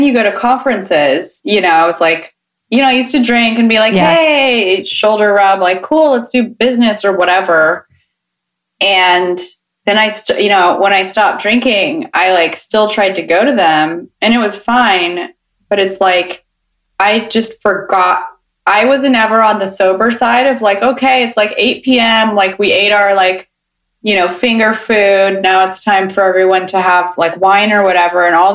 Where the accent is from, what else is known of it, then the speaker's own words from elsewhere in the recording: Sacramento, California, United States; oh no, I'm from Sacramento.